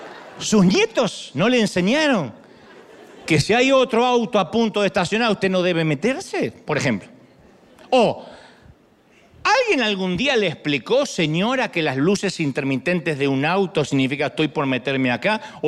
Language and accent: Spanish; Argentina; soy argentino y soy un elegido de Dios.